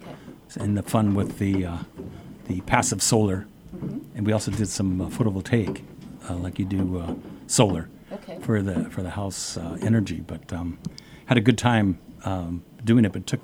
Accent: Los Angeles, California, United States; Yeah, well, I was raised in Los Angeles, so I didn't actually have very much gardening

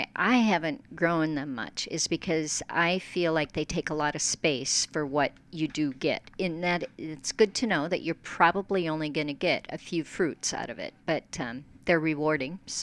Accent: Minnesota, United States; Where I grew up in Minnesota, my mom would always plant like 3 or 4 squash

